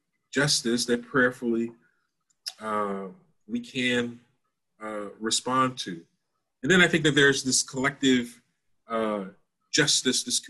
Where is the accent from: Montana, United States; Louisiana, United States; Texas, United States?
Louisiana, United States; It's a 3-hour trek to my hometown. And I loaded everything in my truck, and I took the trek from North Louisiana down to South Louisiana.